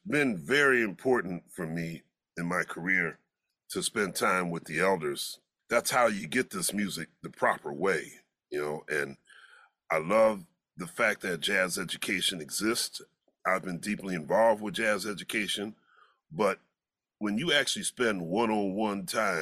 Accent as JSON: {"language": "English", "town": "Philadelphia", "region": "Pennsylvania", "country": "United States", "tie": "born or raised there", "said": "I grew up in Philly, and I went to a high school called Creative and Performing Arts, also known as Kappa."}